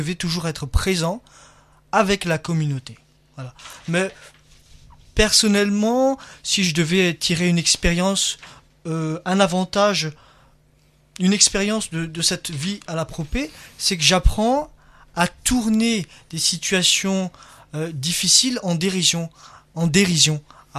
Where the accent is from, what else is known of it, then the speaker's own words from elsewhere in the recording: Madagascar; Moi, je viens de Madagascar